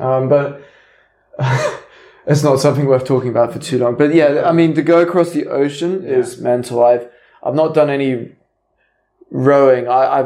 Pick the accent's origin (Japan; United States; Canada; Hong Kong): Hong Kong; I'm half Scottish, half Kiwi.